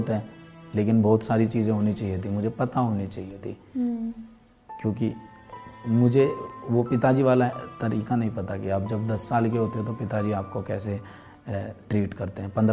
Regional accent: Delhi, India; also born or lived in Bulandshahr; फिर बुलंदशहर के बाद दिल्ली में मेरी हुआ स्कूलिंग, मैंने दिल्ली से की, कॉलेज मैंने दिल्ली से किया, ग्रेजुएशन वकालत मैंने गाजियाबाद से करी, ग्रेटर नोएडा से मेरी दादी थी।

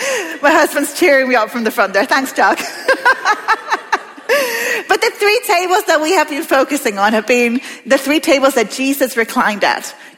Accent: Peru; accent: Peruvian; I'm South American. I am not Mexican. I am actually Peruvian, which is where the accent comes from. I'm not Mexican.

